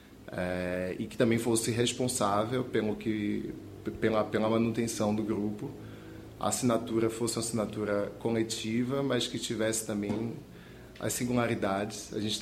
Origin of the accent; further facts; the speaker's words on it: Salvador, Bahia, Brazil; sou de Salvador, nasci em Salvador.